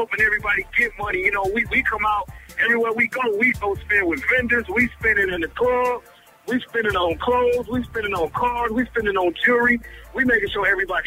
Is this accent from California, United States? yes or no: yes; Carson, California, United States; I'm from the West Coast. I'm from LA. I'm from Carson, California.